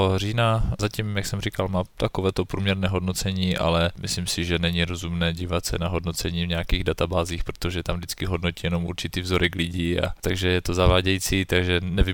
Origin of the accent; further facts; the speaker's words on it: Ostrava, Moravian-Silesian Region, Czechia; A my jako 2 Ostraváci samozřejmě budeme zvědaví.